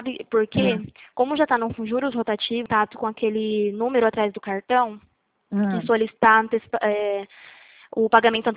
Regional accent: Presidente Prudente, São Paulo, Brazil; Eu sou aqui de Presidente

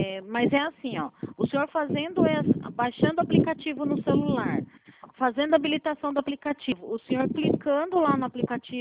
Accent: São Paulo, Brazil; Eu sou de São Paulo.

